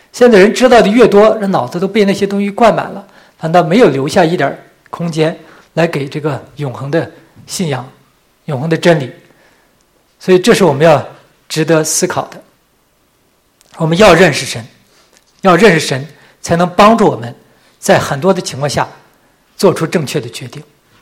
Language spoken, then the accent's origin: Chinese; Canada; 让我回到我加拿大人嘛，就回到加拿大来，回到加拿大来服饰。